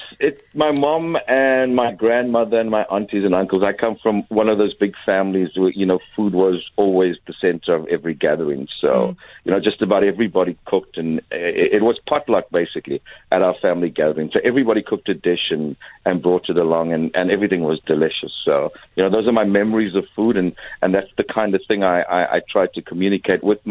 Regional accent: Durban, KwaZulu-Natal, South Africa; I am from Durban originally

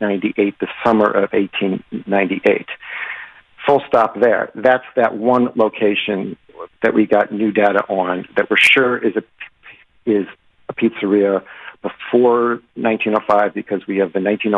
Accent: Chicago, Illinois, United States; That's the pizza that I grew up on in Chicago.

